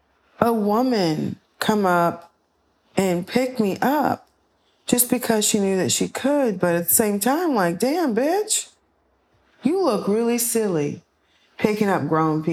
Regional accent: Texas, United States; Because I'm from Texas, damn it. And everything in Texas is big, okay?

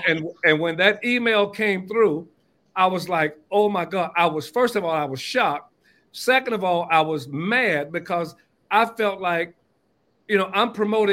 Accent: Atlanta, Georgia, United States; because being in the South, growing up in Southwest Atlanta, the only thing you ever see is the African-American community.

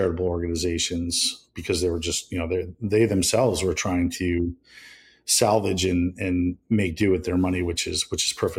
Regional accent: Schenectady, New York, United States; also born or lived in Minneapolis; So I was born actually in Minneapolis, Minnesota. And as far as that goes, we moved back to New York where my family was from.

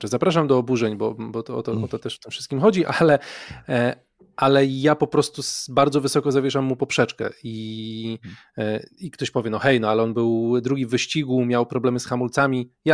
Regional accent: Olsztyn, Warmian-Masurian Voivodeship, Poland; ja jestem z Olsztyna

